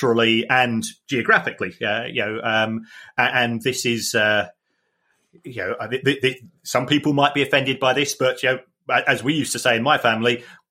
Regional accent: Ireland; point out that, you know, I can say that I'm Irish.

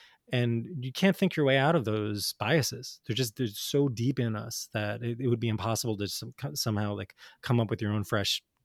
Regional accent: New Jersey, United States; I grew up in North Jersey in the 80s and 90s, and I still remember just the pervasive fear and how my parents were so scared of just like going into Manhattan, you know?

